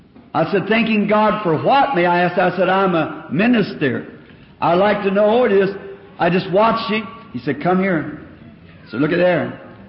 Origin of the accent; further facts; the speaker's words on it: the South, United States; I'm a Southerner